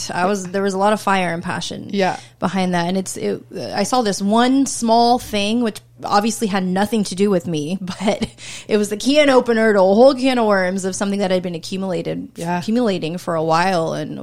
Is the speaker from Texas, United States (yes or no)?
no; California, United States; I'm from the San Francisco Bay Area. For my generation, it was a lot of weed